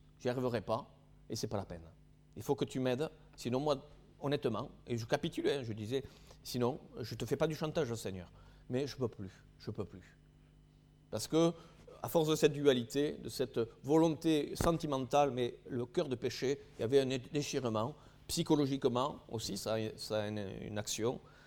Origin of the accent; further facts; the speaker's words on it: Albi, Occitanie, France; je repartais le week-end sur Albi, parce que je suis issu d'Albi au départ